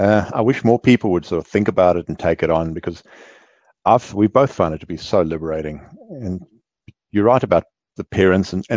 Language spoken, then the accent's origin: English; Auckland, New Zealand; I'm from Auckland.